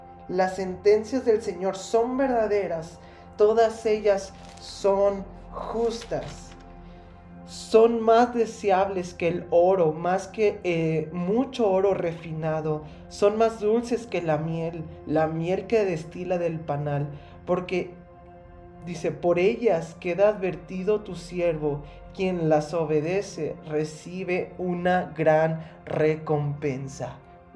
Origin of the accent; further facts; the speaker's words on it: Saltillo, Coahuila, Mexico; now in Querétaro, Mexico; porque yo soy de Saltillo, Coahuila. Y cerca de Saltillo hay lugares increíbles en donde hay muchos pinos, en donde hay una naturaleza increíble.